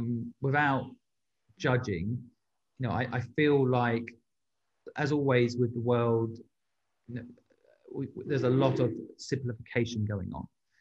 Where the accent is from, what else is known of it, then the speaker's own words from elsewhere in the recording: England, United Kingdom; I'm English